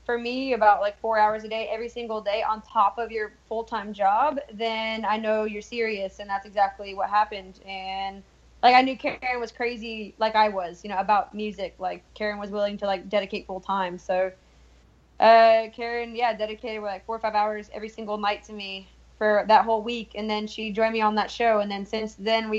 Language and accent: English; Louisville, Kentucky, United States; I grew up here in Louisville, Kentucky.